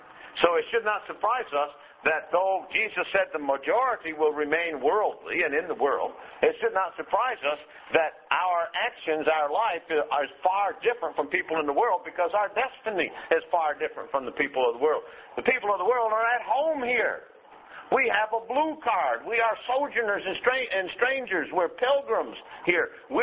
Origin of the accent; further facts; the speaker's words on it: United States; I've heard more Americans say this than anybody else, because I am an American.